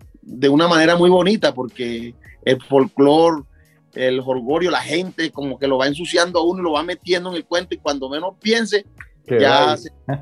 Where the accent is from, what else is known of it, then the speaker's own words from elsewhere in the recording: Montería, Córdoba, Colombia; Yo soy de Montería, de Córdoba.